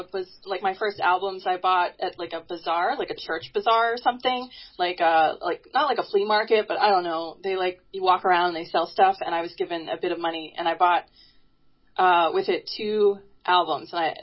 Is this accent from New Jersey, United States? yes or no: yes; New Jersey, United States; It was probably, I grew up near Philadelphia in New Jersey.